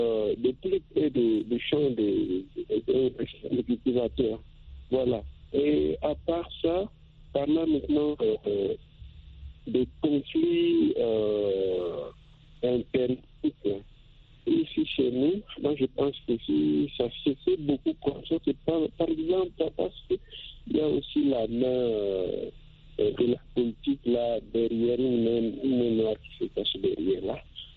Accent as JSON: {"language": "French", "country": "DR Congo", "said": "ici chez nous, en République démocratique du Congo"}